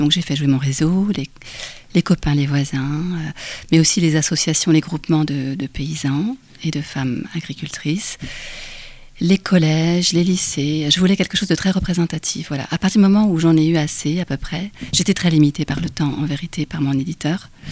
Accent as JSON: {"language": "French", "town": "Rennes", "region": "Brittany", "country": "France", "said": "Alors, je suis originaire de Rennes et j'ai vécu plus d'une vingtaine d'années, effectivement, à l'ouest de Rennes. Il se trouve que je viens juste de déménager, mais bon, je sors de la campagne, voilà, profonde."}